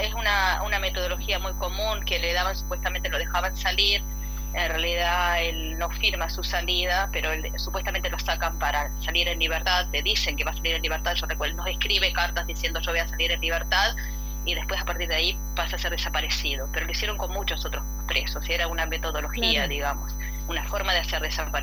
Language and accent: Spanish; San Salvador de Jujuy, Jujuy, Argentina; born there; yo nací en el Hospital Pablo Soria de acá de la capital jujeña.